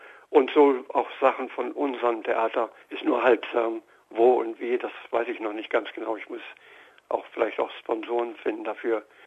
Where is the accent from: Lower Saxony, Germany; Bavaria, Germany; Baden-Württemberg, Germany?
Lower Saxony, Germany; Bad Harzburg; also born or lived in Danzig, Poland; Und wir sind dann geflüchtet nach Bad Harzburg, sind wir gelandet. Und dort bin ich aufgewachsen im Harz. Und dann, ja, und dann bin ich 65 ausgewandert mit meiner eigenen Familie nach Australien. Erst nach Adelaide für 2 Jahre und dann nach Brisbane.